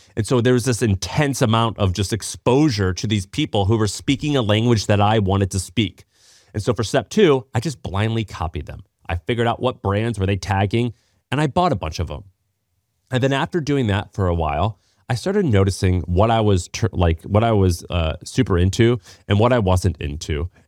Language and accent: English; Midwest, United States; I'm from the Midwest and I sort of love stoicism.